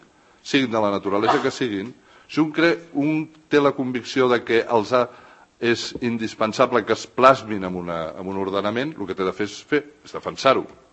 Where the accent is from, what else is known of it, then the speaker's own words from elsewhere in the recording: Catalonia, Spain; first language ca; jo també sóc català, de que jo estimo la meva terra igual o més que els que estaven allà donant-se la mà. En el sentit que jo vaig aprendre el català de la meva mare, com el meu avi, com el meu besavi, com el meu tataravi